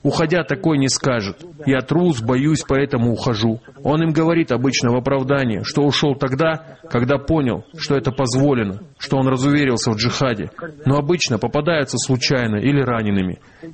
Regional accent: Aleroy, Chechnya, Russia; я из Алероя.

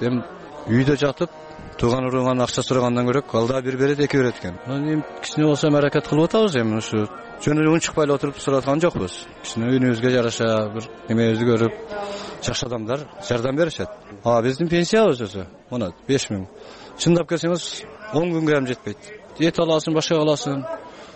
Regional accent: Arpatektir, Osh Region, Kyrgyzstan; born there; 1067 жылы Алай районунун Арпатектер деген айылында төрөлгөнмүн.

